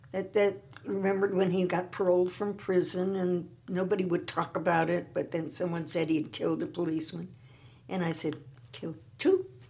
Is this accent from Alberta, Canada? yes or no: no; Vancouver, British Columbia, Canada; That really is a part of growing up in Vancouver.